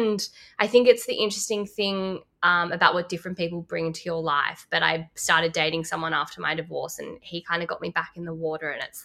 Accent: Lismore, New South Wales, Australia; So I grew up in Lismore, but my stepdad was a huge surfer.

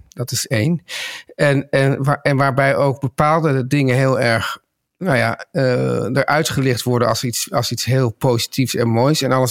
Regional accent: Amsterdam, North Holland, Netherlands; Toen ik opgroeide in Amsterdam, dan was dus, als je dan uit eten ging

